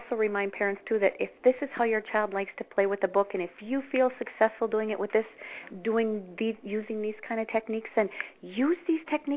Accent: Minnesota, United States; I am from Minnesota, and it's actually warm out today.

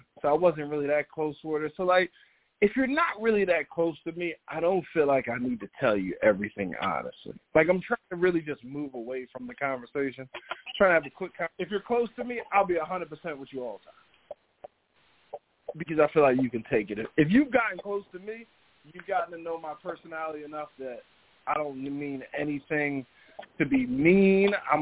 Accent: New Jersey, United States; also born or lived in Maryland, United States; I said, all right, man, I'm from Jersey. I done lived in Maryland.

